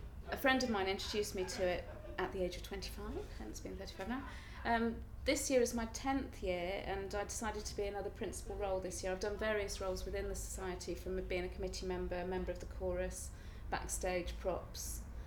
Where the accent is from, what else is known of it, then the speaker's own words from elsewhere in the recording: South West England, United Kingdom; now in Wellington, United Kingdom; I'm 35. I currently live in Wellington just outside Hereford, but I'm originally from Cornwall.